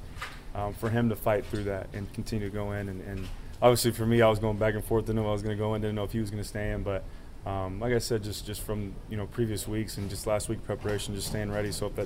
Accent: Bakersfield, California, United States; And I come from Bakersfield too. Not a lot of people have been there, but it's a blue collar town

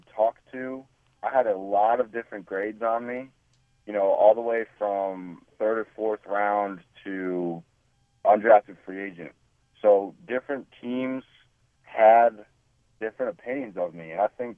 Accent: Manchester, Connecticut, United States; I was with my family and a couple of my close friends at my parents' home where I grew up in Manchester, Connecticut.

